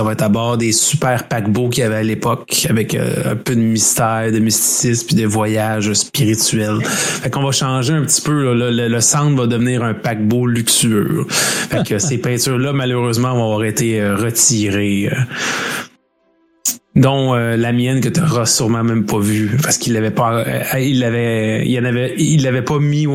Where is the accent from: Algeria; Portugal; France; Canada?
Canada; Nicolet, Quebec; moi, je suis natif de Nicolet. Fait que le Centre des Arts a été là depuis que je suis jeune.